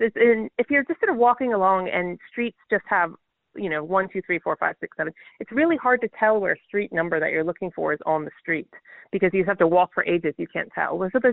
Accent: United States; I'm American, and, you know, a lot of streets in America are numbered.

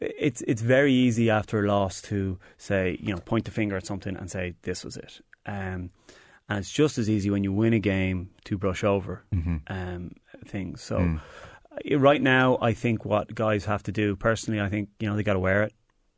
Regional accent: Leinster, Ireland; I kind of wish them well as a Irish fan, but that kind of hard for me to say as a Leinster man.

